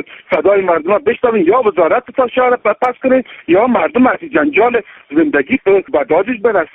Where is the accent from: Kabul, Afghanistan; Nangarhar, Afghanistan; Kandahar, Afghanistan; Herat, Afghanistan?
Kabul, Afghanistan; moved away; از کابل هستم. 30 سال مهاجر بودیم